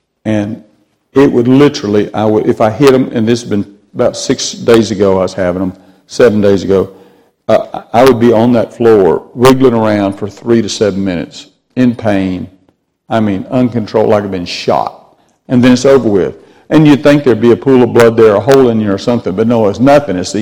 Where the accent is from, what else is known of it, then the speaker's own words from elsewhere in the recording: the South, United States; Now, I'm from the South. I can talk like that.